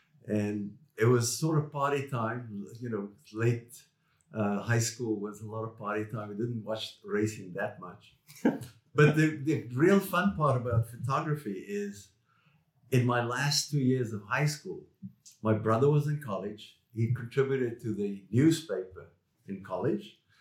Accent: South Africa; It's actually short for … which is Dutch, but I'm from South Africa.

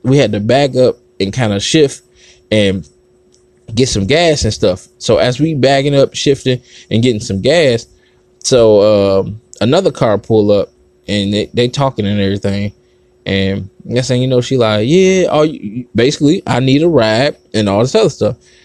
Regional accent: Detroit, Michigan, United States; I'm from Detroit.

